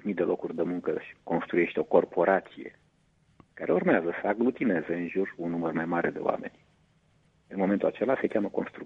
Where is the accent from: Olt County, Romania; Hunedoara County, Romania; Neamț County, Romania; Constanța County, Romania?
Neamț County, Romania; Roman; În 89 eram în orașul meu natal, în Roman.